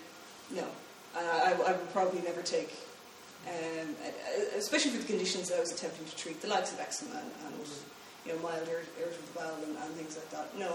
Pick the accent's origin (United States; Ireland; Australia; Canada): Ireland; Carlow, Leinster; I mean, I'm from Carlow